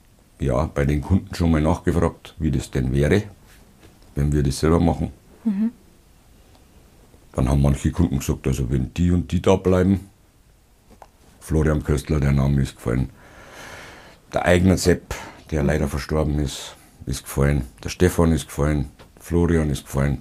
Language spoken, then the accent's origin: German; Palling, Bavaria, Germany; born there; Gebürtig, auf alle Fälle, ja. Geboren in Palling.